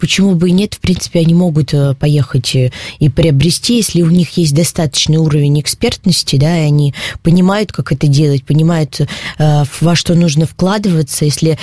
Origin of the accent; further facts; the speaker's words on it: Perm, Perm Krai, Russia; я сама родилась в Перми, училась здесь в школе, и у меня здесь живет семья, близкие люди, друзья, приятели.